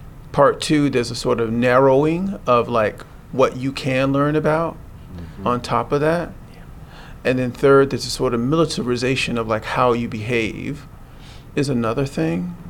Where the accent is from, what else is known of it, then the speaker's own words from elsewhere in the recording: Florida, United States; I'm from Florida, by the way